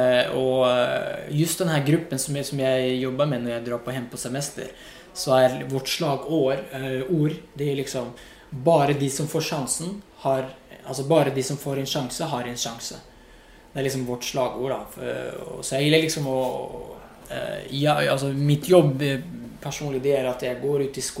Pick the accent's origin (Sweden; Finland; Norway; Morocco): Morocco; jag växte upp i Marokko